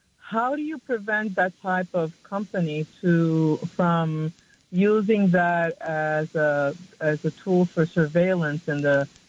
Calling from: Manhattan, New York, United States; I'm from Manhattan.

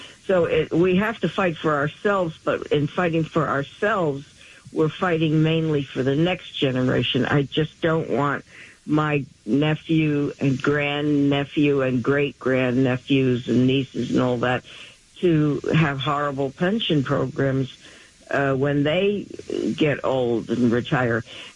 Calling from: New York City, New York, United States; Good morning. … from the Upper West Side.

